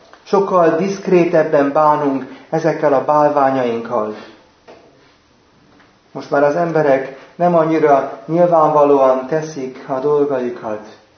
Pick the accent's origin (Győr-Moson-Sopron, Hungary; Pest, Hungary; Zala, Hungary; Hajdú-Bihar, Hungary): Pest, Hungary; Veresegyház; aki Veresegyházra került a mi szülőfalunkba